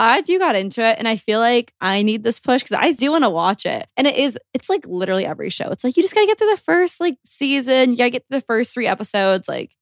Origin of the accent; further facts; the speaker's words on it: Georgia, United States; Yeah, we got to go because I grew up in Georgia.